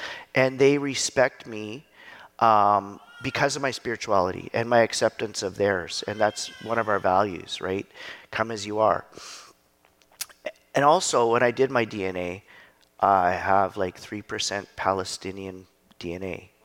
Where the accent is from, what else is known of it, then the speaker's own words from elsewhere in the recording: Dawson City, Yukon, Canada; I grew up being in Dawson City as the whitest, blonde-haired, blue-eyed Indian in Dawson City. I wasn't the only blonde-haired Indian in Dawson City.